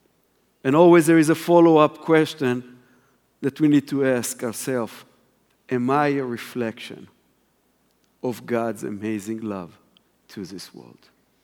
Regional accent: Israel; I'm amazed that I, as an Israeli follower of the Messiah, born and raised in Israel, can come here and speak on this stage today.

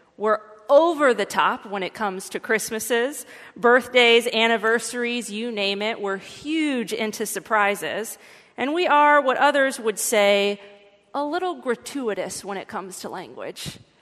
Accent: Texas, United States; I was raised in West Texas, and I come from a really long line of very dramatic people.

